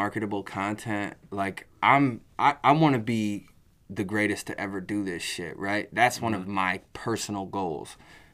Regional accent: Cedar Rapids, Iowa, United States; born there; like, I was born in Cedar Rapids. My family is from the South Side of Chicago, so I don't know those elements to my life.

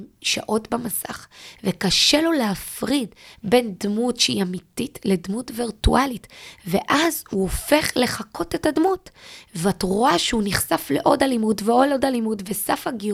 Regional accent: Beersheba, Southern District, Israel; אני גדלתי בבאר שבע, היום אני גר בפתח תקווה, אבל אני גדלתי בבאר שבע

